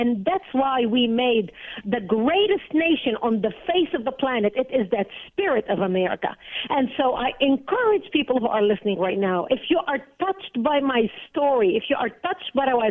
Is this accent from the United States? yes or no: no; Lebanon; born or raised there